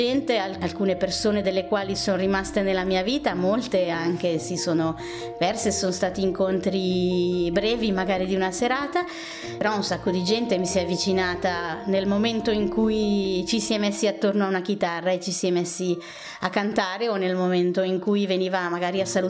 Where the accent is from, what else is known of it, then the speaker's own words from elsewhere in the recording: Milan, Lombardy, Italy; born there; sono una donna di 48 anni, sono nata a Milano di origini sarde da entrambi i genitori